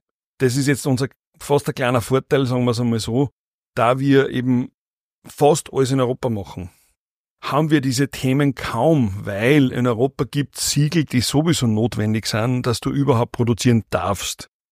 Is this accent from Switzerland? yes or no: no; Steinerkirchen, Upper Austria, Austria; born there; bin ein gebürtiger Steinerkirchner, also eine richtiges Landei, wenn man so will